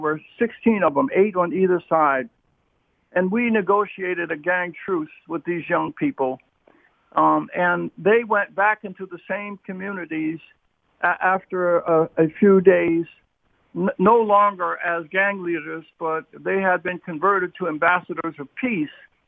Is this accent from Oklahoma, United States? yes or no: no; Washington, District of Columbia, United States; 22 years ago in my hometown of Washington, D.C., there was an area called Benning Terrace.